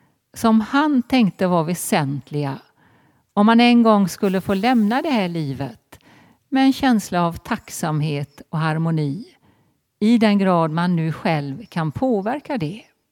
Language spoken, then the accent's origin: Swedish; Marstrand, Västra Götaland County, Sweden; ute i Marstrand, där jag kommer ifrån och där jag fortfarande är privilegierad nog att ha kvar mitt barndomshem